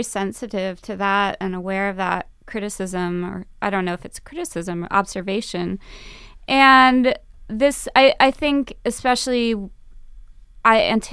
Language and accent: English; Minneapolis, Minnesota, United States; I'm from Minneapolis. I went to an urban public school in Minneapolis where we had some security.